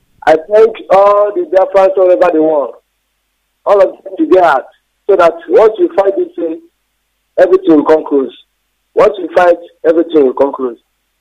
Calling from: Biafra, Nigeria; I'm calling you from Asano Biafra land.

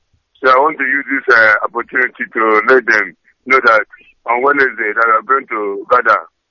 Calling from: Calabar, Cross River, Nigeria; That's right. Any. Calling from Calabar. The coordinator in Constitution. In Calabar, precisely.

